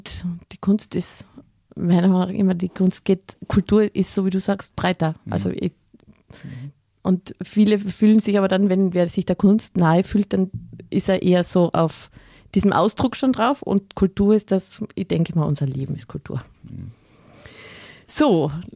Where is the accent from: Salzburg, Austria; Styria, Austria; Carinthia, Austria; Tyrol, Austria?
Carinthia, Austria; born there; Ich bin gebürtige Kärntnerin, wie schon viele wissen und auch hören.